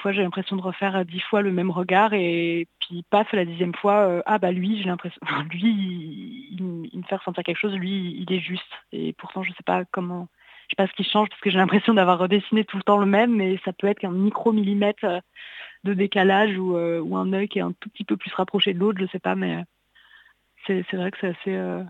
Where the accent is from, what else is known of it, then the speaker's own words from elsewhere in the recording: Nantes, Pays de la Loire, France; moi j'ai grandi à Nantes, donc dans une ville assez industrielle, proche de Saint-Nazaire